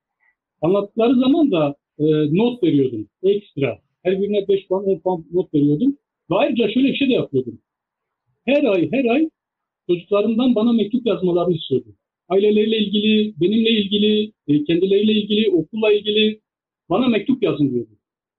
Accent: Diyarbakır, Diyarbakır Province, Turkey; born there; 1987 Diyarbakır, Ali Paşa doğumluyum.

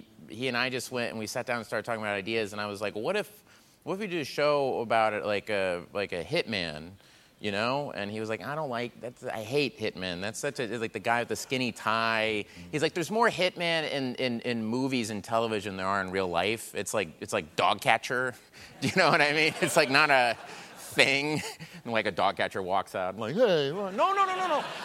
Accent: Tulsa, Oklahoma, United States; I'm from Tulsa, Oklahoma. I don't know. Everyone's like, no way.

